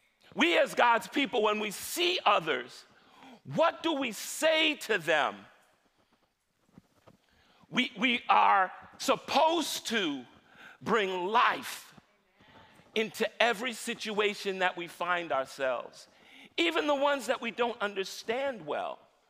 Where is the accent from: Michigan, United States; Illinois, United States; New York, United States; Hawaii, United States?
New York, United States; New York City; I grew up in New York City, and where we grew up, it wasn't always about the dozens, but it's like we talk about people.